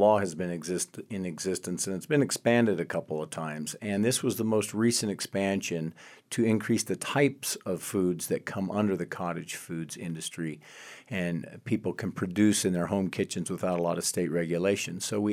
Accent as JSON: {"language": "English", "region": "Colorado", "country": "United States", "said": "I was in the minority, and C, I was from the Western Slope."}